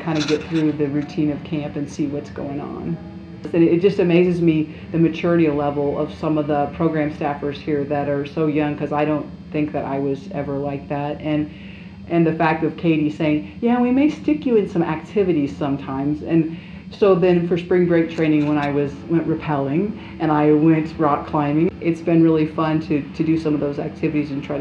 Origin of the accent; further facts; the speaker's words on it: Keokuk, Iowa, United States; I am from Keokuk originally, Iowa. I graduated from Iowa State University, came back to Keokuk for a while.